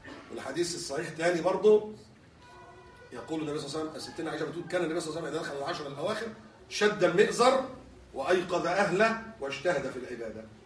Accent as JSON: {"language": "Arabic", "country": "Egypt", "said": "مش مثلا بلاد زي عندنا في مصر"}